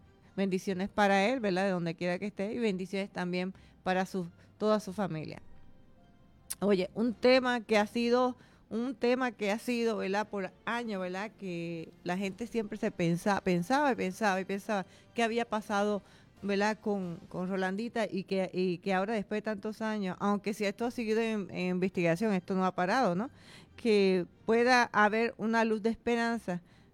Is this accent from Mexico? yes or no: no; Puerto Rico; como todo puertorriqueño